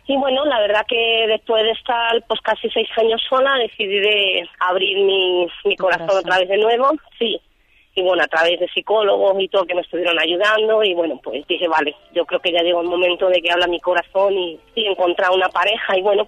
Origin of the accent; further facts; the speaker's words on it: Madrid, Community of Madrid, Spain; De aquí, de Madrid.